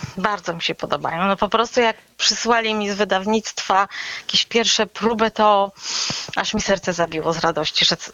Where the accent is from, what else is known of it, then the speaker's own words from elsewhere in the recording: Pomeranian Voivodeship, Poland; bo ja jestem z Kaszub, mieszkam tutaj.